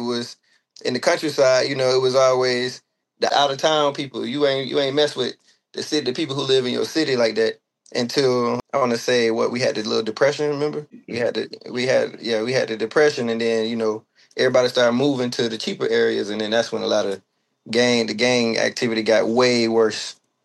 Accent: Georgia, United States; also born or lived in Waycross; Man, I'm just a country boy from South Georgia, man. About an hour from Jacksonville, Florida. Now I went to Waycross, if y'all know. A small place, man. Country, but we real.

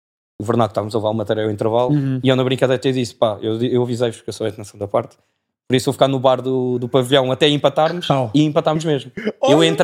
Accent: Cacém, Lisbon, Portugal; eu sou do Cacém, já disse onde é que sou.

